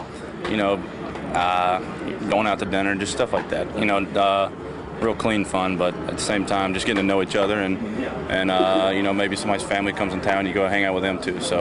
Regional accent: Mississippi, United States; I'm from Mississippi in a really small town, and it just seems like Chicago is a whole nother world.

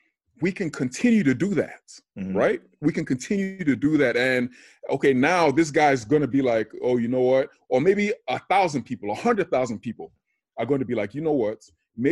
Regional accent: Nigeria; Number one, I'm from Nigeria. Like I'm from Africa, right?

